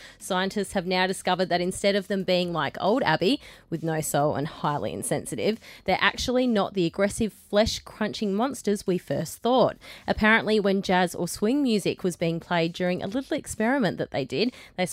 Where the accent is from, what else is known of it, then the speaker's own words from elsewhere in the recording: Adelaide, South Australia, Australia; So I'm from Adelaide. I'm not a Queensland girl, but I'm from Adelaide, and down there, people actually go and swim with them.